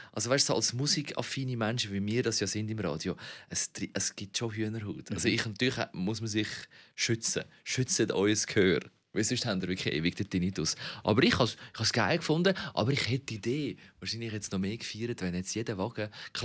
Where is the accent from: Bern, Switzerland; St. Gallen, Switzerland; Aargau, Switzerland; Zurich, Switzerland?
Zurich, Switzerland; man weiss ja als Zürcher eigentlich, wo man muss durch